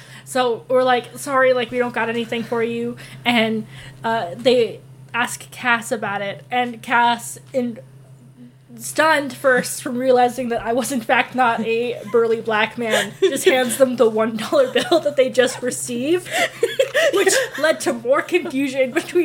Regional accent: Canada; I'm a Canadian

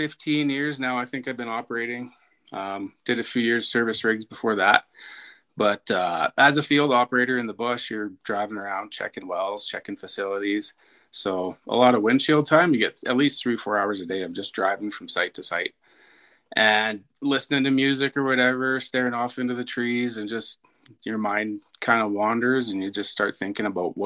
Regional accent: Saskatoon, Saskatchewan, Canada; I grew up actually in Sutherland, which is kind of a small town. It's on the east side of Saskatoon. It's still kind of a little pocket, but it's considered Saskatoon. That's where I grew up.

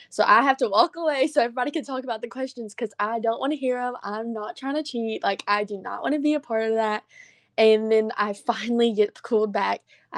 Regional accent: Paris, Île-de-France, France; from Paris.

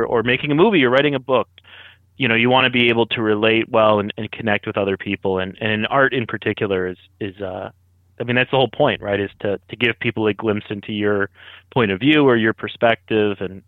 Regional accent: Michigan, United States; I'm from the suburbs. I'm not from Detroit. I am firmly in the suburbs.

